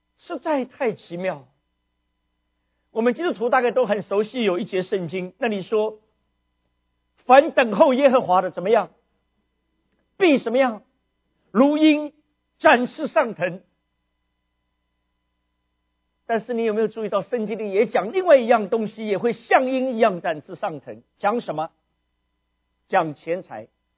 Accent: China; 我们中国人见了面很喜欢讲一些吉利的话

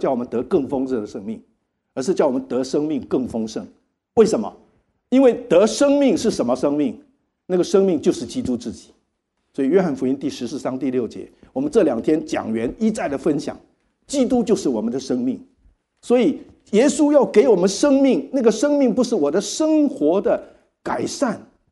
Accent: Taiwan; 我在台湾长大不会这个歌的

